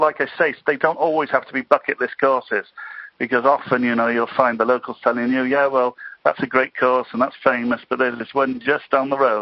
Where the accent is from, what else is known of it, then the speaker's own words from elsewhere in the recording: Wales, United Kingdom; I'm from Wales myself, and you know, I think Wales is the great undiscovered gem